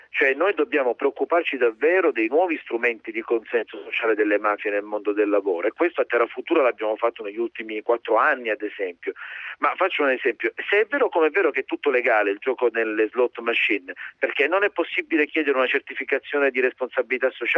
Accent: Palermo, Sicily, Italy; Io sono nato a Palermo e cresciuto nel cuore della città di Palermo, anche se vivo ormai da anni altrove

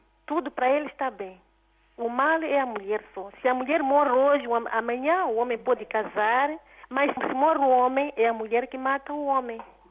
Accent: Mozambique; eu como sou moçambicana, né?

